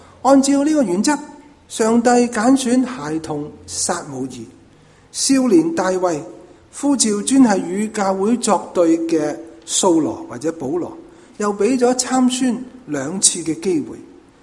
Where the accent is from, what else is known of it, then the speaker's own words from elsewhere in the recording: Hong Kong; 我哋香港人亦都有句说话形容女係点呀